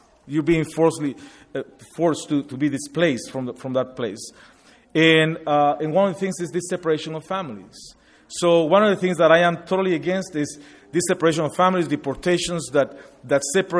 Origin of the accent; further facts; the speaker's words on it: Guatemala; now in United States; I am from Guatemala. Our daughters were born in Calgary, and our grandchildren were born here in Indiana.